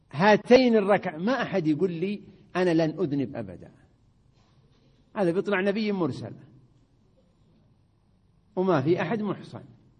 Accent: Riyadh Province, Saudi Arabia; طبعا في مثال عندنا في نجد

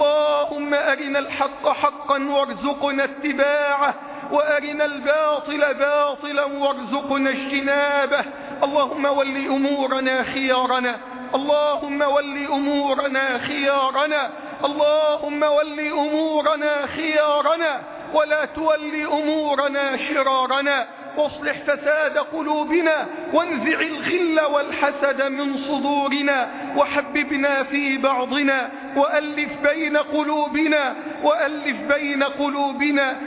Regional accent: Egypt; اللهم احفظ بلدنا مصر من الفتن ما ظهر منها وما بطن.

